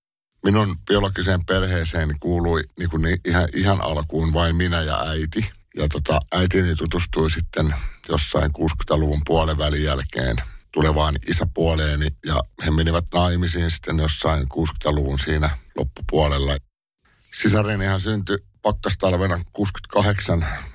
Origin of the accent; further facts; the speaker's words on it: Pirkanmaa, Finland; born there; Synnyin pienellä paikkakunnalla, Pirkanmaalla, niin sanotusti avioliiton ulkopuolisena lapsena